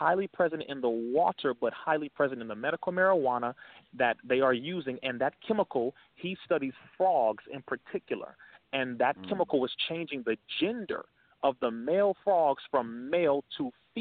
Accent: Compton, California, United States; All right, I'm from Compton.

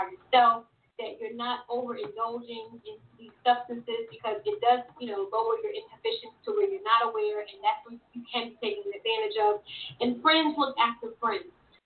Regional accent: New York, United States; I think that I have gotten more comfortable, you know, being here in the South than it was when I was growing up in New York.

